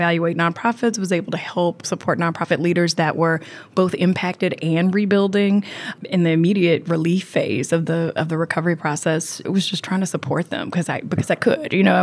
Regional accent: Baton Rouge, Louisiana, United States; now in New Orleans, United States; I grew up in Baton Rouge. I'm a Baton Rouge girl. I was, to use embarrassingly so, I went to Baton Rouge High, went to LSU

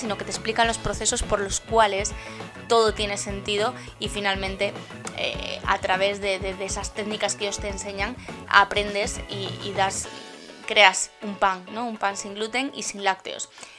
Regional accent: Asturias, Spain; somos asturianas y hay un montón de platos de la tradición asturiana en gastronomía

